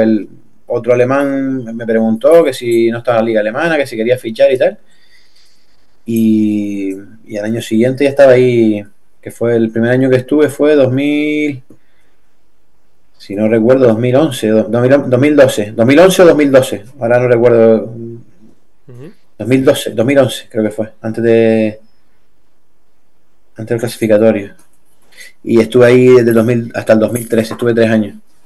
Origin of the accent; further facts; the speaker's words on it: Canary Islands, Spain; Yo soy canario y yo estaba ahí y yo estaba deseando venir para acá los fines de semana cuando pudiera.